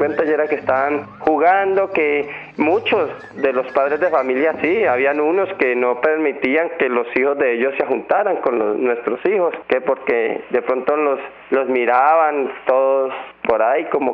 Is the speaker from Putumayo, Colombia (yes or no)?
yes; Tigre, Putumayo, Colombia; now in Pitalito, Colombia; Llevo viviendo en el municipio de Pitalito hace 7 años que llegué como desplazado del municipio de Tigre Putumayo.